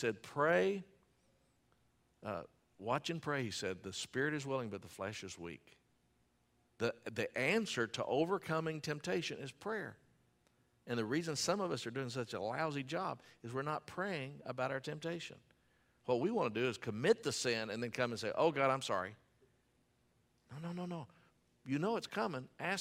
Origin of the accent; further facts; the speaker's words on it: Pleasant Grove, United States; When I was growing up, I grew up in Bethany Baptist Church in Pleasant Grove. Some of you know that. You're Groveites as well.